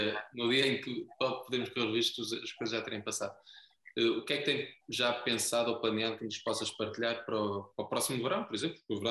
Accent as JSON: {"language": "Portuguese", "region": "Viana do Castelo", "country": "Portugal", "said": "Sou de Viana, mas eu conheço bem, sim."}